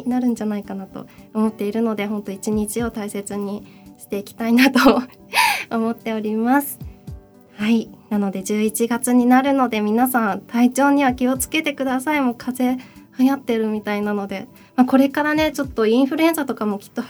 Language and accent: Japanese; Hokkaido, Japan; now in Tokyo, Japan; 北海道なんですよ私、北海道出身です。